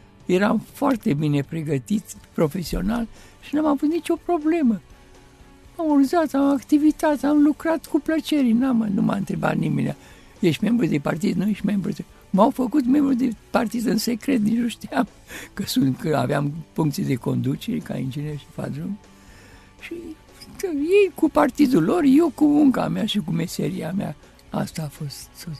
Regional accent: Romania; Sunt român ortodox, da.

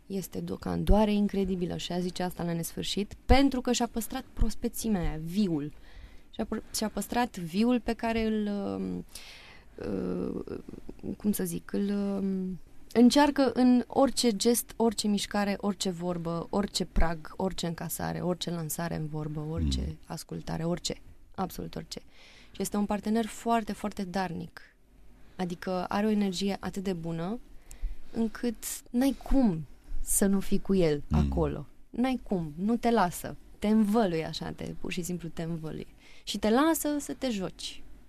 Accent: Buzău, Buzău County, Romania; Vorbesc în românește, sunt din Buzău eu.

